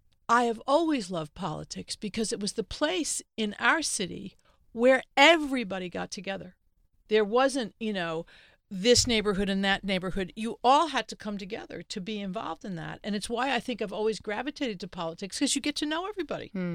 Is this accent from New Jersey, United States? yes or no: yes; Trenton, New Jersey, United States; I've never seen them in New York City. I grew up in Trenton.